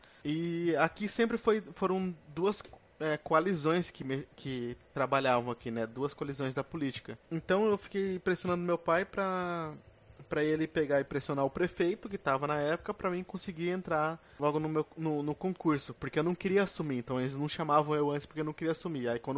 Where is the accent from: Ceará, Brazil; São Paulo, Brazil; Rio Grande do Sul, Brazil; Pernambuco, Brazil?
Rio Grande do Sul, Brazil; São Gabriel; moved away as an adult; São Gabriel, que é a cidade onde eu nasci e vivi até os 18 anos, e depois fui embora